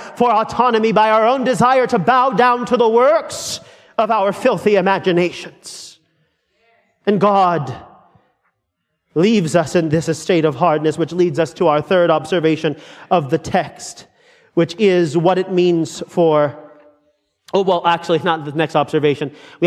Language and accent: English; Oklahoma, United States; Now, I don't know about y'all in Philadelphia, and I'm from Oklahoma, and I'm just country